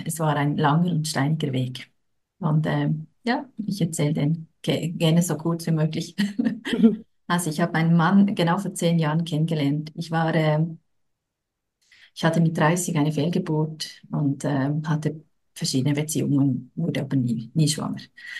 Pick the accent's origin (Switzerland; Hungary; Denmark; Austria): Switzerland; genau, und ich bin aus der Schweiz. Ich lebe ganz nahe der französischen Sprachgrenze mit meinem Mann und unseren drei Kindern. Wir haben einen kleinen Hof.